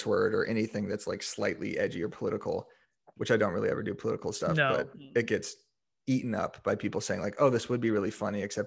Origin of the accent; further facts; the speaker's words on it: Arizona, United States; now in Los Angeles, United States; Yeah, I'm from Arizona. So if it's below 80 degrees, I'm freezing my ass off.